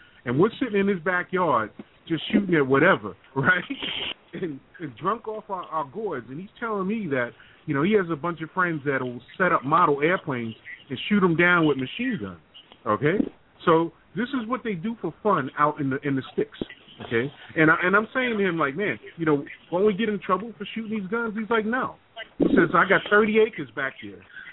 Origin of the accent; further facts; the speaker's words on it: Queens, New York, United States; Now, again, I spent the bulk of my life living in New York City. And so I'm originally from Queens. And so, I moved down south